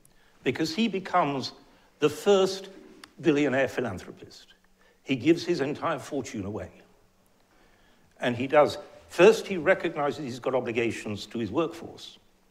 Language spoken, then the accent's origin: English; Sheffield, Yorkshire and the Humber, United Kingdom; it occurred in the cities where I grew up, the north of England. I grew up in Sheffield.